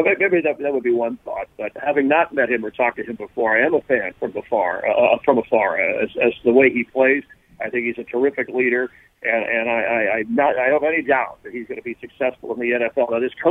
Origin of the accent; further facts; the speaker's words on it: Florida, United States; born there; I was born in Florida